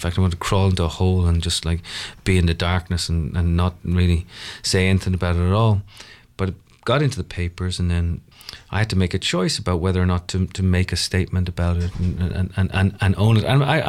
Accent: Ireland; now in New York, United States; I'm from Ireland originally

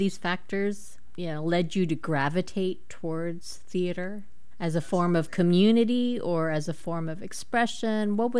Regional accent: Junction City, Oregon, United States; because I'm mixed race as well, and I grew up in Junction City, Oregon, you know, and so you probably know where that is outside of Eugene

